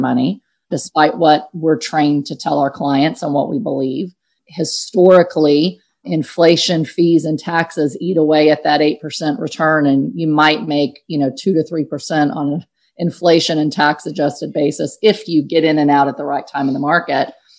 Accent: San Antonio, Texas, United States; I mean, I grew up in San Antonio, Texas in Section 8 housing.

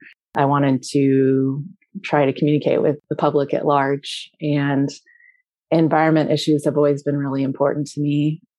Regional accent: California, United States; I grew up in California, which is a place where water is a big focus

